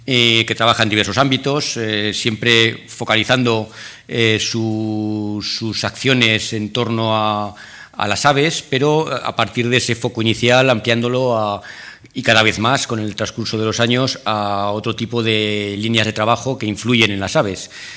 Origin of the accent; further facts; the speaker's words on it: Zaragoza, Aragon, Spain; 50% de mi sangre es de Orgañá, pero bueno, ya nací en Zaragoza y aunque toda mi familia paterna es de aquí, es allí donde me he criado